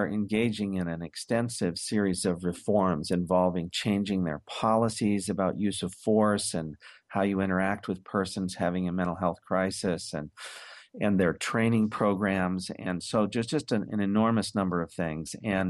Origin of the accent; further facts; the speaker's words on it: Portland, Oregon, United States; However, I grew up in the Portland area and I'm from there.